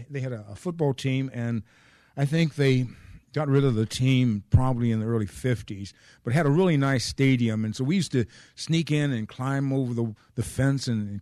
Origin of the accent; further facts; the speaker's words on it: Omaha, Nebraska, United States; Growing up in North Omaha was really pretty exciting. North 24th Street was the place to be.